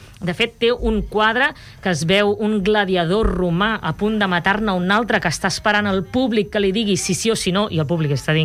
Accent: Reus, Catalonia, Spain; Som de Reus, som

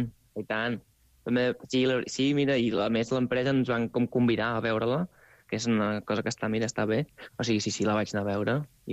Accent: Vic, Catalonia, Spain; jo tinc un amic a Vic que es diu Gerard, també, justament d'on sóc jo

